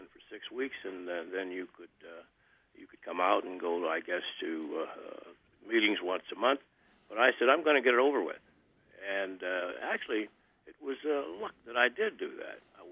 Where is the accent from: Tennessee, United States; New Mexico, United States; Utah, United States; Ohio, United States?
Ohio, United States; Warren; I'm from Warren, Ohio, went to Pittsburgh for a game, and she came down for that.